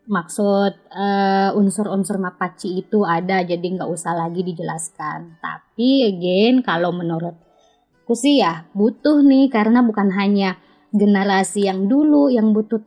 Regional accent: Sulawesi, Indonesia; kita saja sebagai orang Sulawesi tidak mendapatkan pesan itu ya

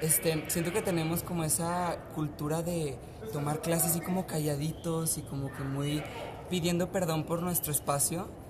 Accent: Ciudad Juárez, Chihuahua, Mexico; also born or lived in Monterrey; No, yo soy de Chihuahua, de Juárez.

